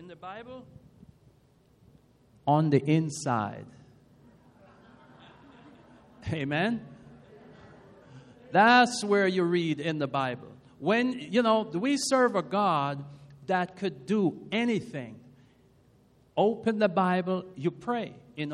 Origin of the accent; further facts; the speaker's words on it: Jamaica; Now, I'm from Jamaica, and I remember when I was a young boy, we had about 25 or 35 sheep.